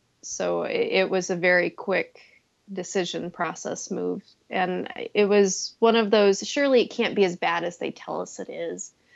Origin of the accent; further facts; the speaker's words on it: Indianapolis, Indiana, United States; I mean, I'm from Indianapolis. We're known for our hospitality, right?